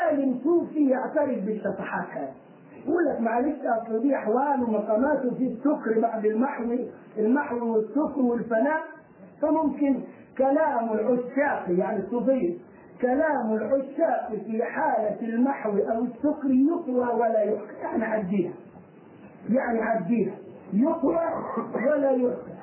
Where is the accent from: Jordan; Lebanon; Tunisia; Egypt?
Egypt; الجماعة اللي بيعملوا الموارد عندنا في مصر للأولياء حاسبين التواريخ مضبوط